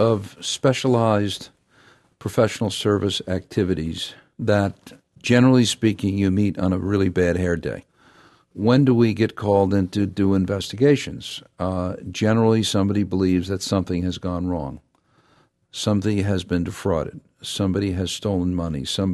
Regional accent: Queens, New York, United States; I'm a Queens boy. When I was born, my dad was a milkman, and he literally drove my mom to the hospital in Brooklyn with me on board.

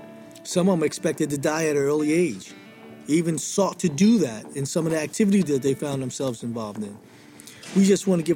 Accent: New York City, New York, United States; I grew up in the South Bronx, 149 Prospect Avenue, 6th train. When we grew up, it was drugs. The whole neighborhood was on drugs.

